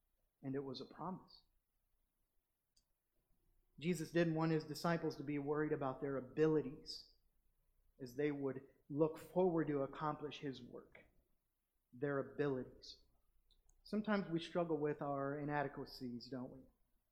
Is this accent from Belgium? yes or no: no; Oklahoma, United States; Oklahoma. I'm from Oklahoma.